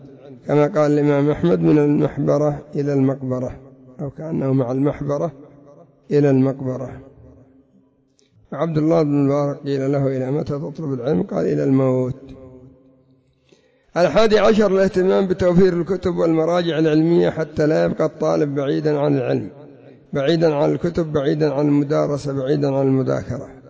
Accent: Yemen; كم عندنا في اليمن جامعات

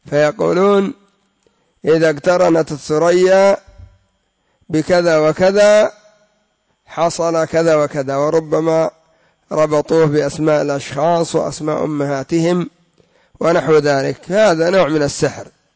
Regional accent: Yemen; هذا يباع عندنا في اليمن في أي حارة

